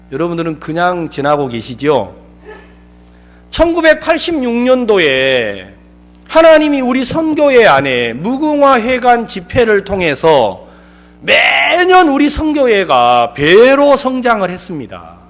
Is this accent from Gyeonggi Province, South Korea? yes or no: yes; Ansan, Gyeonggi Province, South Korea; 저는 안산 사람입니다.